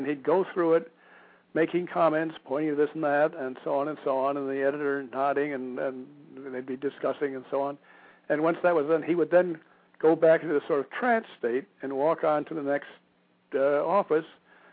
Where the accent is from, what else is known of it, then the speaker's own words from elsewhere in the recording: Evanston, Illinois, United States; And I remember I came from that area. I grew up in Evanston, right next door to Chicago.